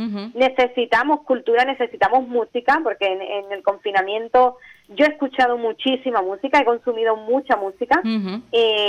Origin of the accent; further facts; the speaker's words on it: Conil, Andalusia, Spain; Conil ya de por sí que es un pueblo, no porque sea mi pueblo, pero la gente es súper cariñosa